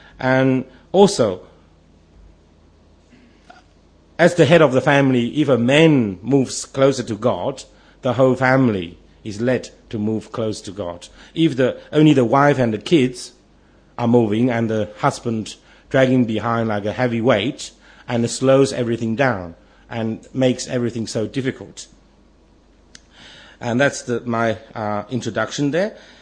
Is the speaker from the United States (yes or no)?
no; Guangdong, China; moved away as an adult; also born or lived in Inner Mongolia; now in Australia; I was born in Inner Mongolia and where my parents worked, and we stayed there until 1979, then moved back to southern China, and then I went to university, and I left China in 1989.